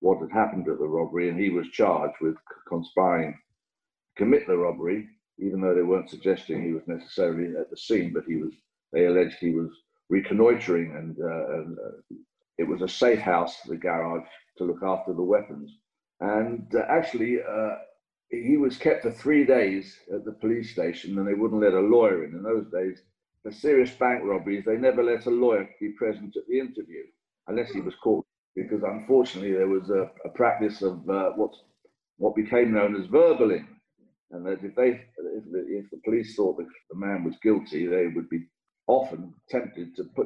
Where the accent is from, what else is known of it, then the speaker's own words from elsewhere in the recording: London, United Kingdom; Because I come from North London and it sounded as if it should be near Brighton.